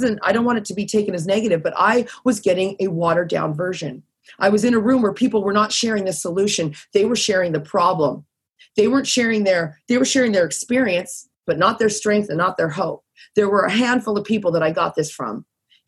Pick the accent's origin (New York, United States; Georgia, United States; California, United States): California, United States; now in Toronto, Canada; I'm from California. I forgot to tell Justin that. I'm actually from Orange County. And I came to Toronto and my problems followed me.